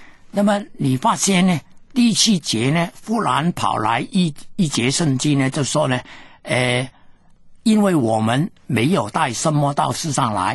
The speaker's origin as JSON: {"language": "Chinese", "country": "China", "said": "所以我们中国人呢整天说要赚钱赚钱，整天说向前"}